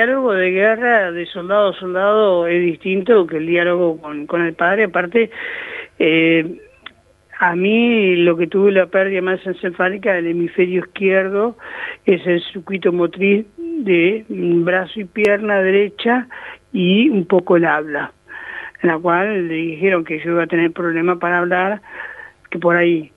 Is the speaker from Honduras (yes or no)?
no; Lanús, Buenos Aires Province, Argentina; O sea, yo soy de Lanús y de ahí se tenía que ir hasta Campo Mayo